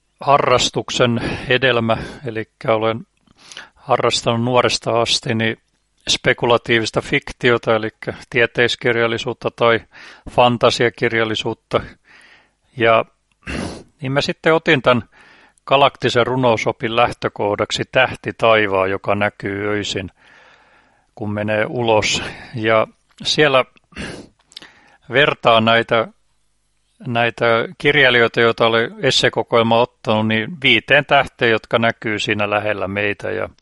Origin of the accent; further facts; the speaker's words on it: Piikkiö, Southwest Finland, Finland; Niin mä olen kotoisin Varsinais-Suomesta tuolta Piikkiöstä Turun läheltä.